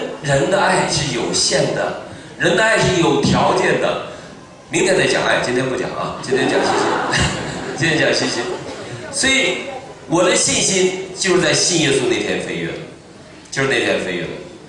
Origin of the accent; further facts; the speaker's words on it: Northeast China, China; 温哥华人那是没有概念的，我们东北人懂。